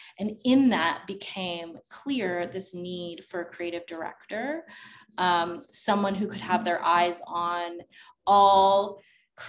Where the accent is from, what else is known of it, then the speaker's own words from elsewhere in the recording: Texas, United States; I'm from Texas, so there was a lot of big family meals.